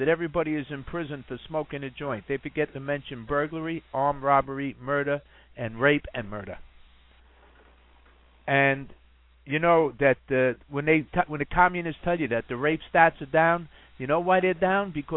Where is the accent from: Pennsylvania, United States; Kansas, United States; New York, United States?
New York, United States; I grew up in Washington Heights, the drug capital of the world. It was a poor neighborhood.